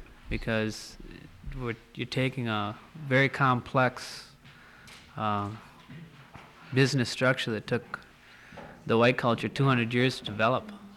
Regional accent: Wisconsin, United States; now in Alaska, United States; Wisconsin.

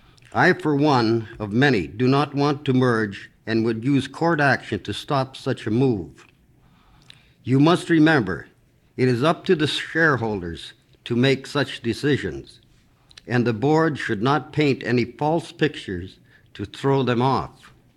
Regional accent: Alaska, United States; born there; I was born in the Aleutian Islands, and I'm a stockholder in the Aleut Corporation, two village corporations, and another regional corporation by inheritance.

